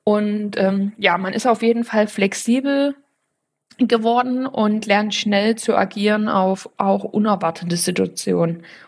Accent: Flöha, Saxony, Germany; Ich komme gebürtig aus der Nähe von Chemnitz, aus Flöha, falls dem einen oder anderen das kleine Örtchen etwas sagt. Und wollte gern nach Dresden oder Leipzig. Und damals ist es Dresden bzw. Radebeul geworden.

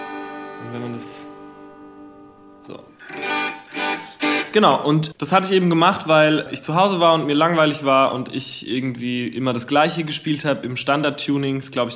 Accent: Herxheim, Rhineland-Palatinate, Germany; ich war wie so oft in Herxheim, wo ich herkomme

